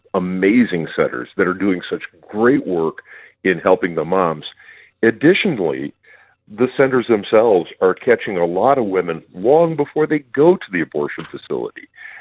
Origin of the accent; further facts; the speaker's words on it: Minnesota, United States; here in my home state, Minnesota